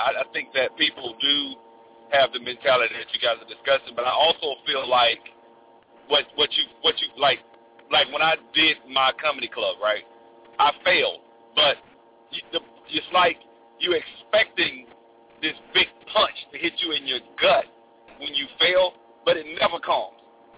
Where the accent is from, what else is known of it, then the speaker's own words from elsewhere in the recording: Montgomery, Alabama, United States; Because right now, I'm from Montgomery, we got the Hyundai plant, and they've bought up the whole city.